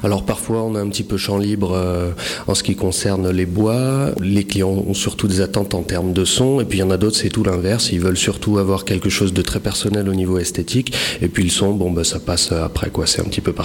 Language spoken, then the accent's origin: French; Gap, Provence-Alpes-Côte d'Azur, France; Oui, je suis originaire de Gap. Moi, je suis né ici, je suis parti un petit peu pour les études et puis j'ai décidé de revenir m'installer ici